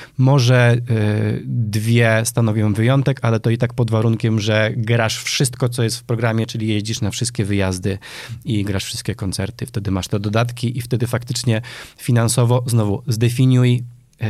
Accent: Częstochowa, Silesian Voivodeship, Poland; Ja jestem z Częstochowy, więc u nas funkcjonowała w dużej mierze, byłem członkiem … przez jakiś czas

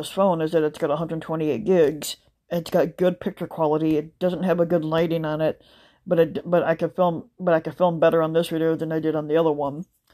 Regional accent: Ireland; I'm Irish. And my name in the Irish thing actually means king anyway, so when they call me king, that's actually they're calling me by my Irish name.

